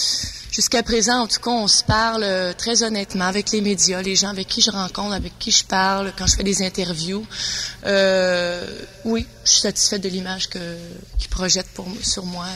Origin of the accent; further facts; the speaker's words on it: Quebec, Canada; Parce que je suis québécoise. Mon cœur est entièrement québécois.